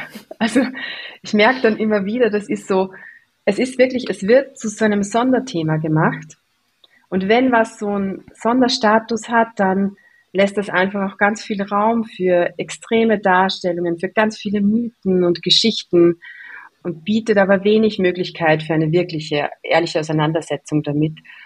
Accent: Austria; Jetzt gibt es wieder bei uns in Österreich einen Werbespot für Tabletten gegen Erektionsstörungen.

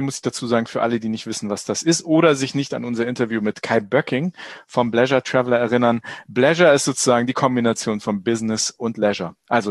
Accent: Burgwedel, Lower Saxony, Germany; Ich bin in Burgwedel groß geworden

